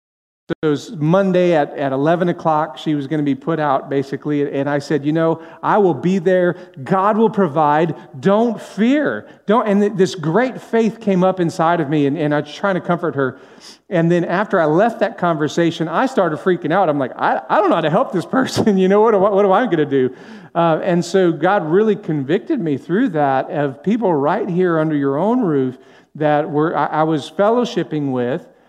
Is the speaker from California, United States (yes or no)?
yes; Los Angeles, California, United States; Growing up in Los Angeles, I knew the stories, but I had never been to the Dream Center.